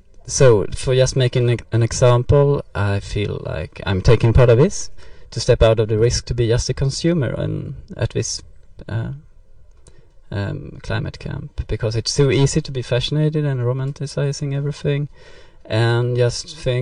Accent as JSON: {"language": "English", "country": "Sweden", "second_language": "English", "said": "I'm originally Swedish, so I'm not from Denmark"}